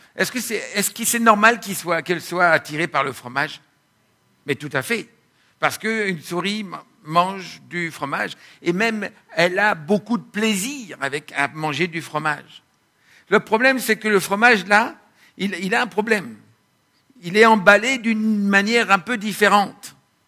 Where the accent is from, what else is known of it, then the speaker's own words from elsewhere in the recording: France; Moi, je viens de France.